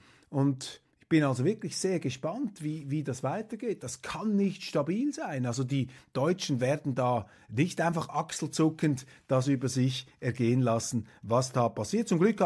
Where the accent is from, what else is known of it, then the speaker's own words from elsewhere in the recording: Switzerland; Und für mich hochinteressant als Schweizer